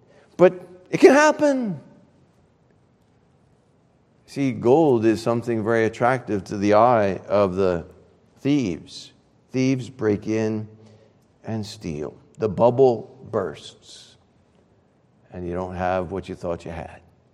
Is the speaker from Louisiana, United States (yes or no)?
yes; New Orleans, Louisiana, United States; I grew up down south in New Orleans. And this little fact, it rarely snows in New Orleans, Louisiana.